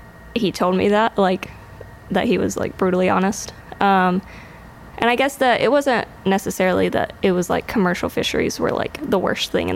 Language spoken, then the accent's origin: English; Lenoir, North Carolina, United States; Yeah, so I am originally from Lenoir, North Carolina, which is a very small town. No one ever knows where Lenoir is when I say that's where I'm from.